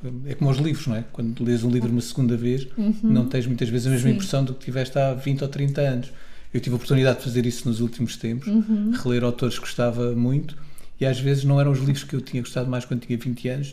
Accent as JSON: {"language": "Portuguese", "region": "Madeira", "country": "Portugal", "tie": "born or raised there", "also_born_or_lived": "Galicia, Spain", "said": "eu cresci, os meus primeiros anos de vida foi em Espanha, nasci na Galiza. E fui para a Madeira com 5 anos."}